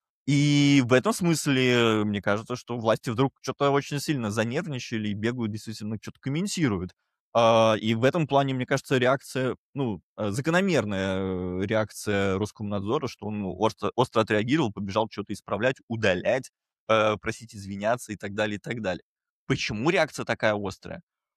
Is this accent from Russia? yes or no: yes; Moscow, Russia; мы, москвичи, во время войны привыкли, что вообще-то у нас все хорошо